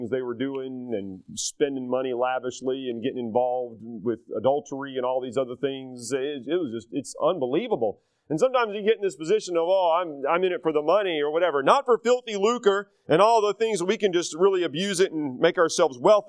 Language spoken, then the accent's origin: English; North Carolina, United States; I grew up in North Carolina, and I have experience in this, unfortunately.